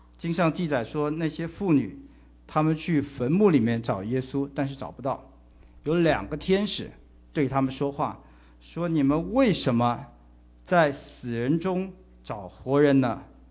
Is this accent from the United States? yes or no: no; China; 我们中国人习惯的是这个土葬，就是挖个坑把人埋在土里面